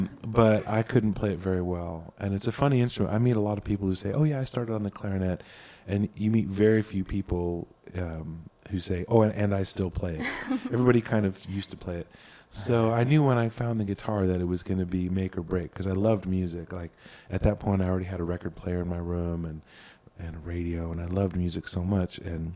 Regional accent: California, United States; Like, I grew up in California, where everybody has swimming pools.

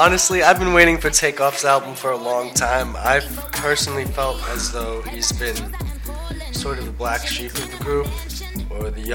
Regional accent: New York City, New York, United States; I'm from Queens, New York City. I'm from the city.

